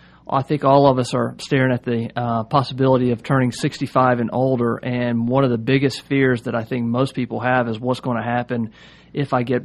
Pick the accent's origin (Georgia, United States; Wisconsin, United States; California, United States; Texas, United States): Georgia, United States; Atlanta; moved away as an adult; also born or lived in Greenville; Well, I'm actually from the Atlanta metropolitan area. Whenever I was 27 years of age, I became an entrepreneur, bought my first business, and moved to Greenville, South Carolina.